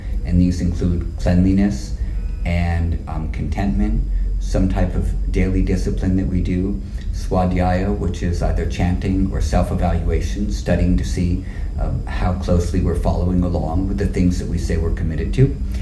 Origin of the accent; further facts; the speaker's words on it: New York City, New York, United States; Remember, I'm from New York City and I grew up in Greenwich Village, and New York is also pretty crowded and it's definitely chaotic.